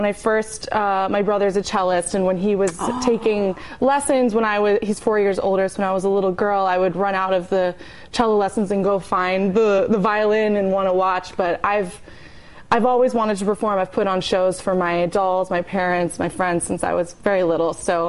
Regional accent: Dallas, Texas, United States; And Dallas.

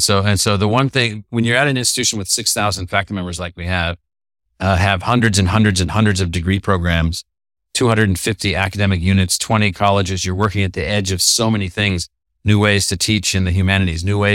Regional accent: California, United States; born there; Like I was born in California. We lived in California several times.

